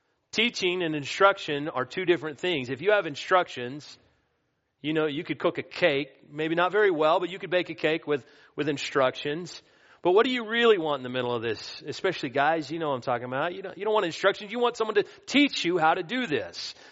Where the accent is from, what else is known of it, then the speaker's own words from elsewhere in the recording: Texas, United States; I'm from the Dallas area, right?